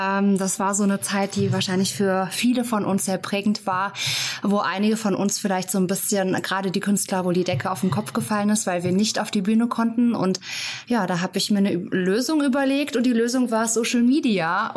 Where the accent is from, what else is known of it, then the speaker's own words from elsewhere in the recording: Burghaun, Hesse, Germany; also born or lived in Fulda; Genau, ich bin ein Burkauner Mädchen und bin dort auch aufgewachsen. Meine Eltern haben dort ein Haus gekauft.